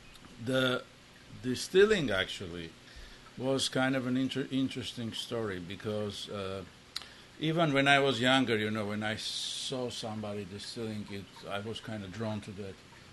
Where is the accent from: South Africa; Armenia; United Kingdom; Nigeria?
Armenia; now in United States; And I was born in Armenia. I lived there until the end of the Soviet era. I moved to U.S. in 1994.